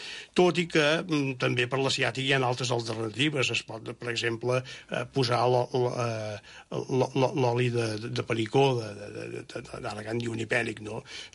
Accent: Manresa, Catalonia, Spain; Sí, jo sóc fill de Manresa.

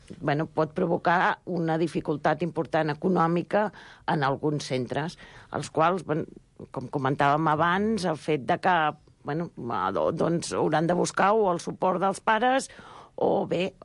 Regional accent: Girona, Catalonia, Spain; perquè jo sóc de Girona i els meus fills han hagut de ser de Barcelona

